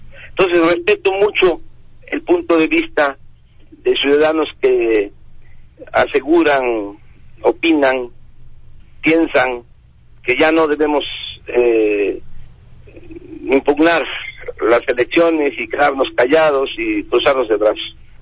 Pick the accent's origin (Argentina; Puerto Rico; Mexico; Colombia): Mexico; Tabasco; Estoy regresando de mi tierra, de mi agua. Estoy regresado de Tabasco.